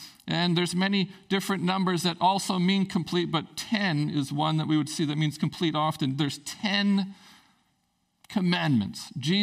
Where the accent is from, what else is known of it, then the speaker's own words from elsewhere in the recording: Prince Rupert, British Columbia, Canada; my good friend I grew up with in Prince Rupert